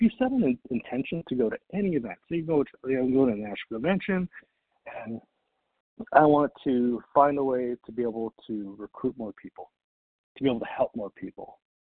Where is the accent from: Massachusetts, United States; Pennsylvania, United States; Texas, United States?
Texas, United States; I barely know English. I'm from Texas. What do you mean?"